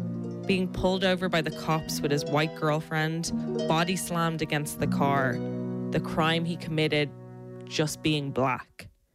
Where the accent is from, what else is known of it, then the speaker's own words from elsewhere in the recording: Ireland; As Irish, we're part of a white people loophole. We've never repressed anyone. We've only been repressed.